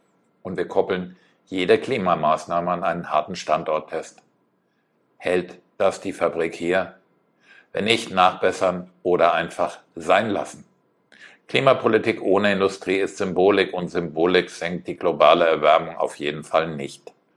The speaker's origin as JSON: {"language": "German", "town": "Frankfurt", "region": "Hesse", "country": "Germany", "tie": "born or raised there", "said": "Frankfurt, meine Heimatstadt, Europas Hotspot für Rechenzentren"}